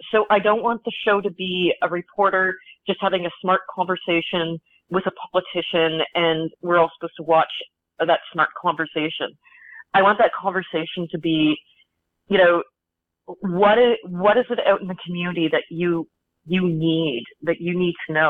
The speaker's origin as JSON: {"language": "English", "town": "Ottawa", "region": "Ontario", "country": "Canada", "tie": "born or raised there", "said": "Now, I grew up in the Ottawa bubble."}